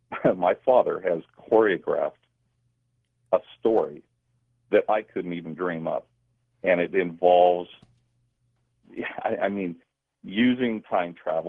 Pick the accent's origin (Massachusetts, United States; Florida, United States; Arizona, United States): Arizona, United States; Tucson; born there; I was born in Tucson, Arizona.